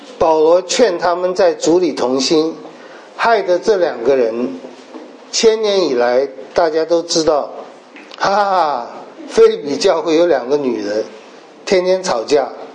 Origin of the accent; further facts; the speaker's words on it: Taipei, Taiwan; 因为我小的时候在街上，台北街上还看到牛车